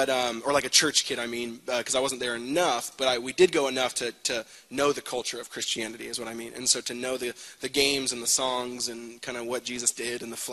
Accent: United States; Like it didn't to most in my generation growing up in the States

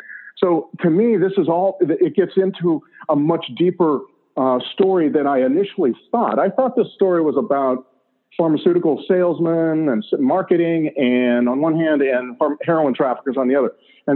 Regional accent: United States; we as parents, as American parents, got into the habit of not wanting our kids to feel any pain.

